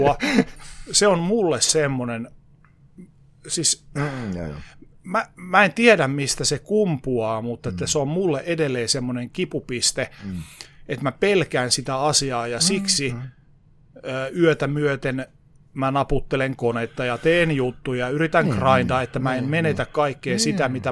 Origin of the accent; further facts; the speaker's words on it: Oulu, North Ostrobothnia, Finland; moved away; olen Oulusta kotoisin, en ole koskaan halunnut palata sinne.